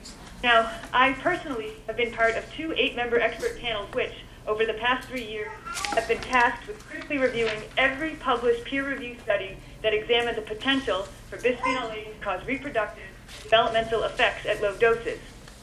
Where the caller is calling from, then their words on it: Cambridge, Massachusetts, United States; I am calling you from Gradient Corporation in Cambridge, Massachusetts.